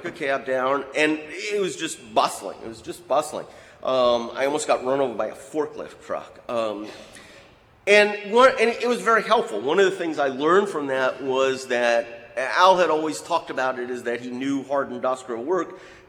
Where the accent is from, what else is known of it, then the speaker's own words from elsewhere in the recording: New York, United States; Now, I grew up in New York, and you don't stand on streetlights and street corners down by the docks at 4 a.m.